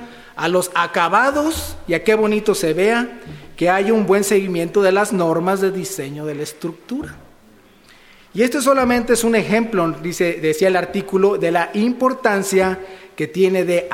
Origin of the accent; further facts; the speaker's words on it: Mexico; todos los que somos mexicanos sabemos que no somos muy buenos para seguir normas